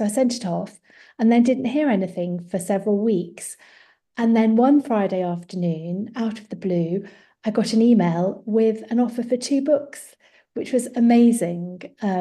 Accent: Lewes, South East England, United Kingdom; And also walking around Lewes, my hometown.

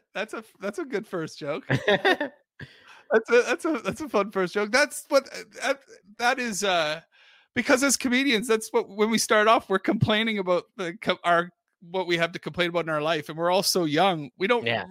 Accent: Dartmouth, Nova Scotia, Canada; I was like, yeah, I'm from Dartmouth. I'm not from the cool city Halifax. I'm on the other side of the harbor.

